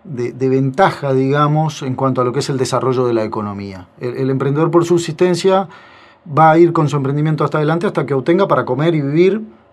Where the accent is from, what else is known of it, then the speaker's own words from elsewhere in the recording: Uruguay; Sí, somos innovadores y no somos tan conservadores como dicen